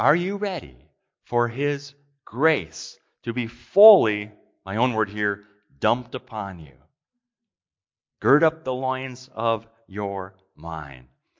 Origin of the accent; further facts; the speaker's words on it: Brooklyn Center, Minnesota, United States; I grew up in Brooklyn Center, right outside of Minneapolis.